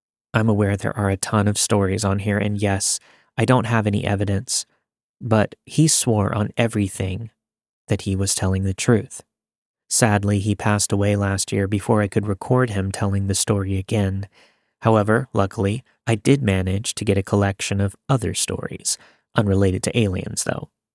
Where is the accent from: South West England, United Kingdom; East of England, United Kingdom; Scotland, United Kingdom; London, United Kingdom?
Scotland, United Kingdom; I grew up in the Highlands of Scotland.